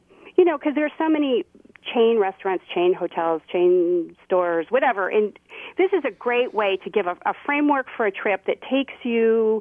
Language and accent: English; Michigan, United States; I grew up in Michigan, and I didn't include Michigan.